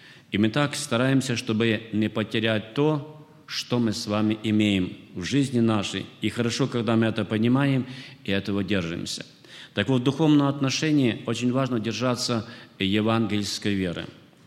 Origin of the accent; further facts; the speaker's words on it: Chișinău, Moldova; Я сам из Кишинева, из Молдавии.